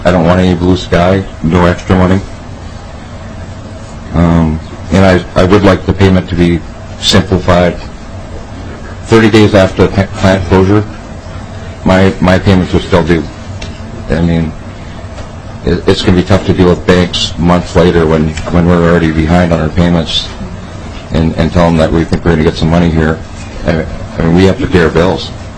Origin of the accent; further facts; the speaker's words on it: Brainerd, Minnesota, United States; and I'm from Brainerd, Minnesota.